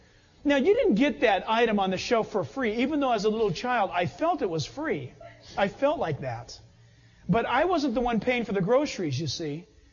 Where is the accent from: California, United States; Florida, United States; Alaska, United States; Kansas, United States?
California, United States; San Diego; also born or lived in Orange County; growing up in San Diego and then moving up into Orange County